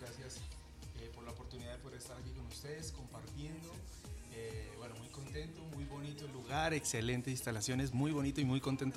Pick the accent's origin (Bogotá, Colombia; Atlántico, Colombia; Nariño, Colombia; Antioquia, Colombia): Nariño, Colombia; Pasto; Desde que soy pastuso, ¿sí?